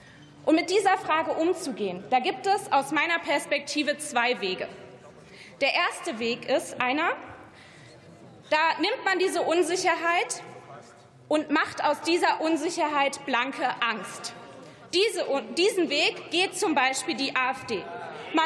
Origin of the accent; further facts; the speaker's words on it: Bonn, North Rhine-Westphalia, Germany; In meiner Heimatstadt Bonn werden in den nächsten Jahren 3.300 Kilometer Kabel neu verlegt werden müssen